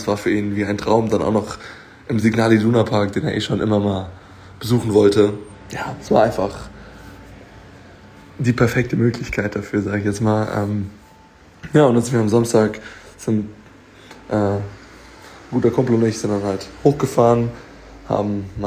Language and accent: German; Italy; als Italiener waren wir doch in der Unterzahl.